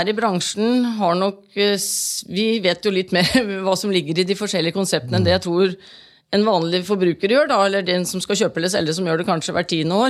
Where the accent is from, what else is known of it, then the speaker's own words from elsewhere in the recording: Halden, Østfold, Norway; jeg kommer jo selv fra Halden